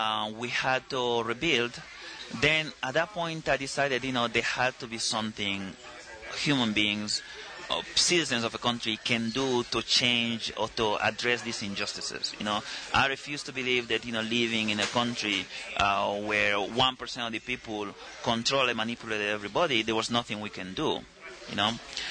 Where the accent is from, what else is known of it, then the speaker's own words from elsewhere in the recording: Annobón, Equatorial Guinea; English is a second language; I'm from Manobon, one of the smallest islands in the southern hemisphere.